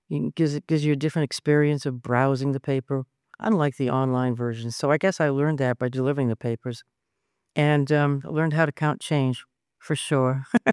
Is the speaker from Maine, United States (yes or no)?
yes; Farmington, Maine, United States; also born or lived in Gorham, Maine; I grew up in Farmington and also in Gorham, Maine, when my father was working in Portland.